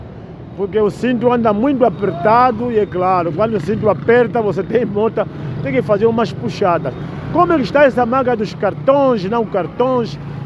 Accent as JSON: {"language": "Portuguese", "country": "Angola", "said": "pois isso nos caracteriza como angolanos. Nós somos angolanos, então não somos só um povo, somos muitos povos."}